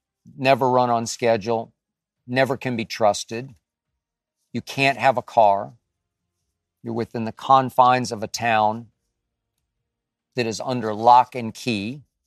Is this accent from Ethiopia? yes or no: no; Dallas, Texas, United States; And when I said, I'm from Dallas, Texas, he immediately said, Cowboys.